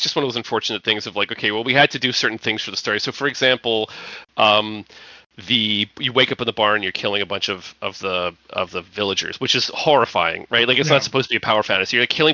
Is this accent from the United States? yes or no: no; Bermuda; I grew up in Bermuda, which is a very small island off the eastern coast of America, and it's a British colony. It's like 20 miles wide. It's super small. It's like living in a very small town that you can't leave.